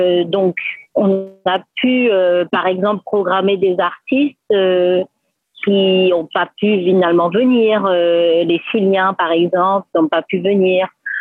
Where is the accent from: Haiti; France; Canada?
Haiti; des artistes qui n'ont pas joué depuis un an au moins chez nous, en Haïti